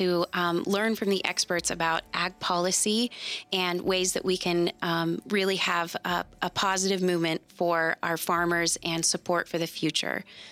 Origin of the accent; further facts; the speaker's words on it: Garden City, United States; I think that growing up in Garden City, being in such a rich area with so many different cultures, I can't imagine growing up in a situation where we didn't have that.